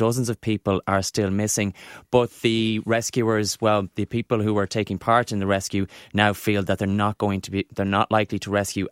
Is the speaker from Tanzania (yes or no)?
no; Barna, County Galway, Ireland; I'm from Barna, a village just outside Galway City